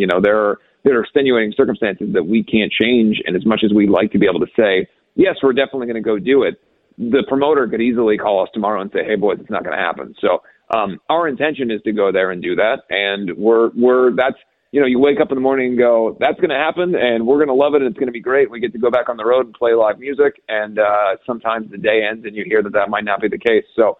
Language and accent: English; Ohio, United States; born or raised there